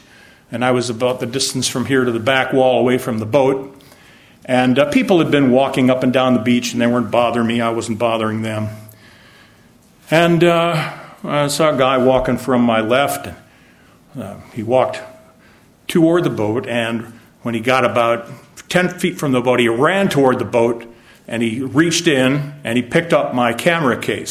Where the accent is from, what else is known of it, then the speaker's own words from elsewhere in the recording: Scotland, United Kingdom; Now, I talked to my dad about Loch Lomond, and he'd been there many times. We're all from Scotland.